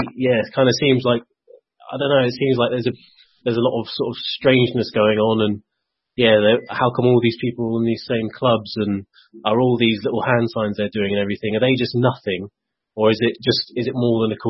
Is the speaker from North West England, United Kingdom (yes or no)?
no; London, United Kingdom; I guess you just say I'm from London.